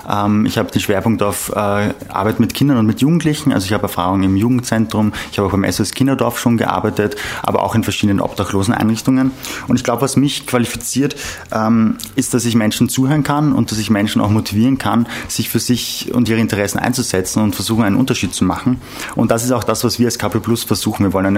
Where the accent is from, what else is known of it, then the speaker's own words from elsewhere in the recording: Bad Fischau-Brunn, Lower Austria, Austria; Ja, also aufgewachsen bin ich ja in Bad Fischerbrunn bei Wiener Neustadt. Ich bin zwar in Mödling geboren und habe in Marienzersdorf gewohnt. In Bad Fischerbrunn, in dem Haus, wo wir aufgewachsen sind, da wohnt immer noch meine Mutter und mein kleiner jüngerer Bruder.